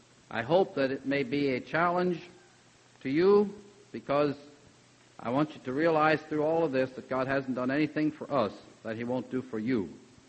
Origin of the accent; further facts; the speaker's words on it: Millersville, Pennsylvania, United States; I was born and raised in Millersville, just about a mile from the college, if you know where the college is in Millersville, and of course born and raised on a farm, and then was farming there until 1959.